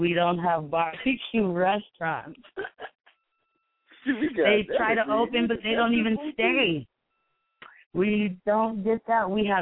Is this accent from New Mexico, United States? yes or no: yes; Hobbs, New Mexico, United States; now in Las Cruces, United States; my name came because I'm from Hobbs originally. I live in Las Cruces now.